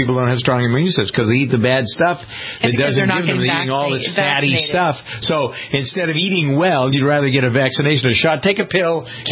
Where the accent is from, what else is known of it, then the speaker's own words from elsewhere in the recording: Framingham, Massachusetts, United States; the world headquarters for Staples, TJ Maxx, and Bose is in Framingham, my hometown.